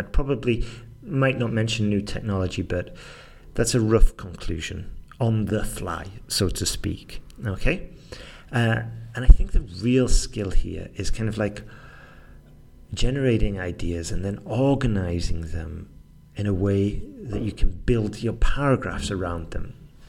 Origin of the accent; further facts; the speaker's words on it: Manchester, North West England, United Kingdom; moved away as an adult; I've lived outside of the UK, my home country, for the last 20 years. I've been thinking about this question a lot recently. Like, would I have been better just staying in Manchester, working there